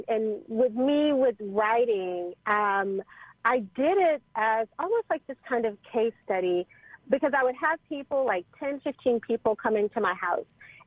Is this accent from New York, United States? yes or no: no; Mississippi, United States; And so I'm from Mississippi. And I kept pleading with him that, you know, Atlanta is so different than Mississippi.